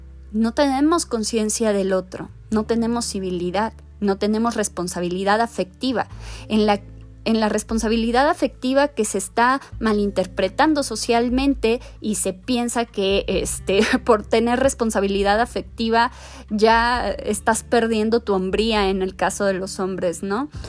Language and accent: Spanish; Mexico; yo como latinoamericana, como mexicana, puedo asumirme en una sociedad violenta